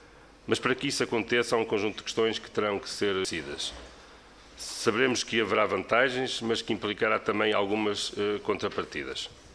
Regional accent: Felgueiras, Porto, Portugal; uma passagem pela minha terra, Felgueiras

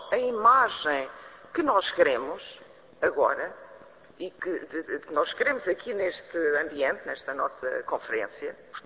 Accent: Portugal; nós, enquanto portugueses

